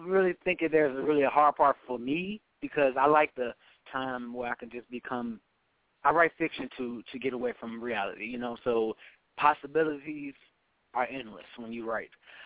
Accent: Gary, Indiana, United States; moved away as an adult; now in Atlanta, United States; Well, I'm originally born and raised in Gary, Indiana, you know, and then I just recently moved to Atlanta, Georgia, so this is where I currently reside right now.

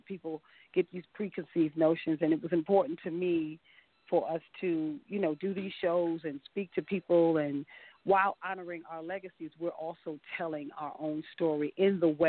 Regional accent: Teaneck, New Jersey, United States; I was raised in Teaneck, but I went to school in Morristown

